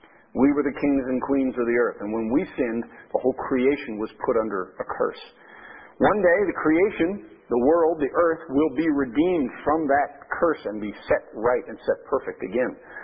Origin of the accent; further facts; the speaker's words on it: United States; and I grew up in the States